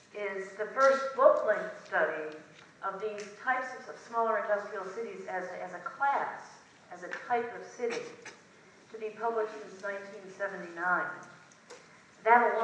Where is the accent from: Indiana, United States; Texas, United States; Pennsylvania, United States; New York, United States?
New York, United States; Syracuse; also born or lived in Rochester / Albany / Detroit; I grew up in the Syracuse area, and I spent many years in Rochester, New York, Albany, New York, and the mothership, the Rust Belt mothership of Detroit.